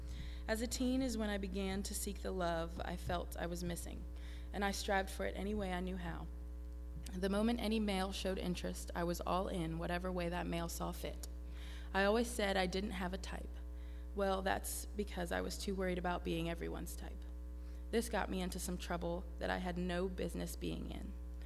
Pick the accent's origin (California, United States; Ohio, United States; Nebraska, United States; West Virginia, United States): West Virginia, United States; Nutter Fort; My younger brother and I grew up in Nutter Fort, West Virginia. We were raised in the church